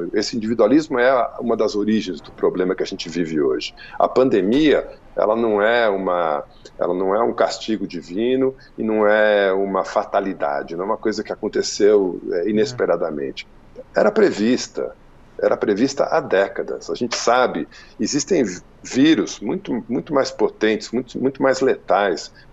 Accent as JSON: {"language": "Portuguese", "region": "São Paulo", "country": "Brazil", "tie": "born there", "said": "Eu estou falando de São Paulo, onde eu nasci, o bairro que eu nasci, no Tucuruvi."}